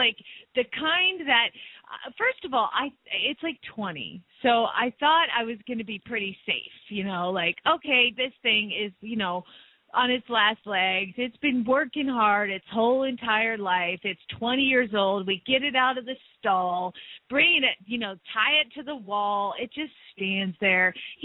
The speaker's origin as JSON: {"language": "English", "town": "Phoenix", "region": "Arizona", "country": "United States", "said": "from Phoenix, Arizona"}